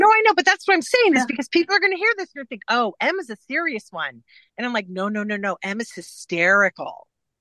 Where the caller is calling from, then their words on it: Payson, Utah, United States; I am calling in from the Walmart parking lot in Payson, Utah.